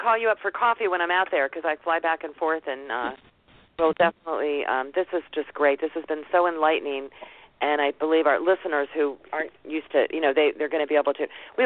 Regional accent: Hawaii, United States; I flew out there between Christmas and New Year's, and I'm from Hawaii

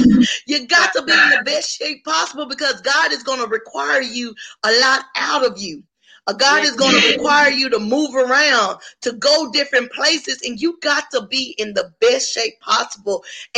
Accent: Dallas, Texas, United States; now in Houston, United States; And you know what? I'm not from here. I'm from Dallas.

